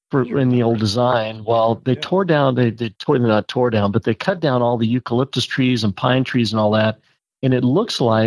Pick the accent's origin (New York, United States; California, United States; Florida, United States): California, United States; San Diego; I grew up in San Diego, so I grew up at a course called the San Diego Country Club